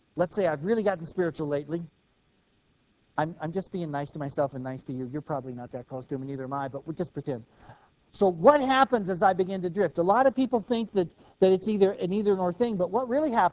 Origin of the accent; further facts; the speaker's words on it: Arizona, United States; also born or lived in Indiana; One of the things I remember when we moved to Arizona as a kid, it didn't take too long, because we moved from Indiana.